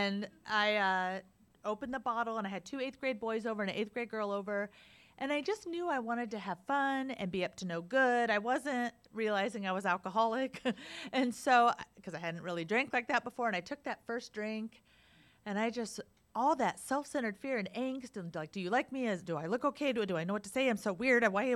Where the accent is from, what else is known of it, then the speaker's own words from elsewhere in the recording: Iowa, United States; I was born and raised in Iowa. I'm the oldest of three kids.